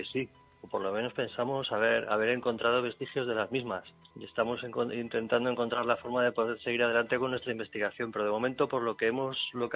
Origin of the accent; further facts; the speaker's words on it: Madrid, Community of Madrid, Spain; now in Murcia, Spain; yo como madrileño residente en Murcia por trabajo